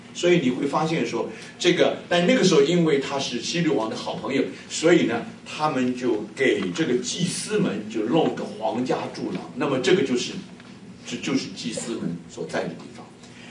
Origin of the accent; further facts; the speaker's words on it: China; 因为我们中国人对于圣殿的印象并不深刻。